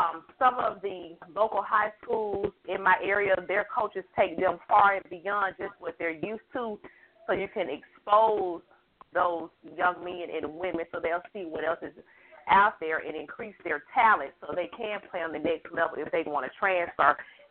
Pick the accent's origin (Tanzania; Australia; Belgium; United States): United States; Mississippi; Hi, I'm from Mississippi